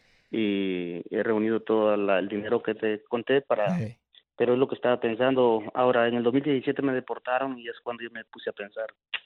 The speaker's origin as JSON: {"language": "Spanish", "country": "Honduras", "lives_now": "United States", "said": "De Honduras."}